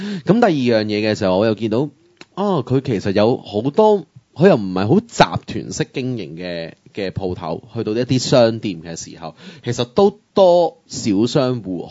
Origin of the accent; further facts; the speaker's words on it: Hong Kong; 咁在於我哋香港人呢